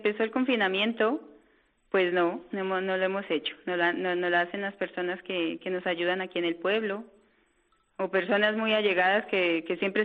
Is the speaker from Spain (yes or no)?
no; Colombia; Somos colombianas, sí.